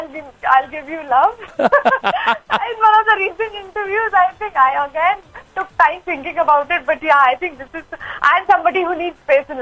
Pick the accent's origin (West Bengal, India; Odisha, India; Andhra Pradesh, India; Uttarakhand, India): Uttarakhand, India; Dehradun; I think I come from Dehradun, from a middle class family, from a small town.